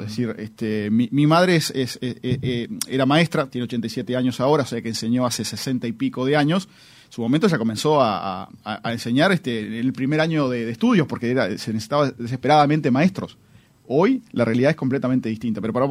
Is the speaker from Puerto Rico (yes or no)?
no; Minas de Corrales, Rivera, Uruguay; voy a usar mi pueblo como ejemplo, Minas de Corrales, ¿no?